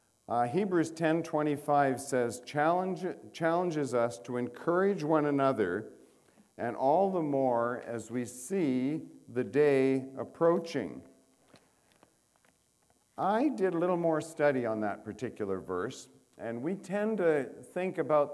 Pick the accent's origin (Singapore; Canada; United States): Canada; I'm a Canadian.